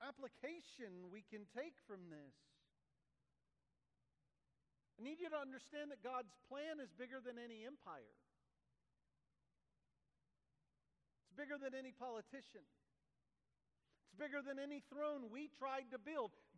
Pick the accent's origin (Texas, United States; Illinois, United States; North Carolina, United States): Texas, United States; Home by home, I simply mean where I grew up in East Texas.